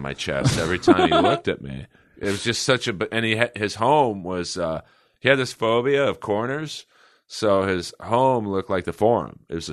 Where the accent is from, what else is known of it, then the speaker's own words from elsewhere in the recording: Los Angeles, California, United States; But we grew up in Bel Air. My dad bought the home in the early 60s when Bel Air was no nicer than Culver City.